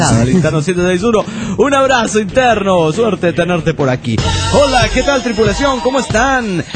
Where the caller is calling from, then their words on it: Junín, Buenos Aires Province, Argentina; de Junín, Buenos Aires, República Argentina.